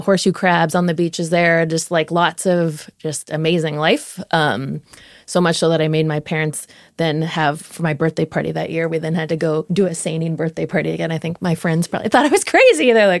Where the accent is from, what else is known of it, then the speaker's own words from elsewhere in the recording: Delaware, United States; where we went to the beaches of Delaware, where I grew up in the States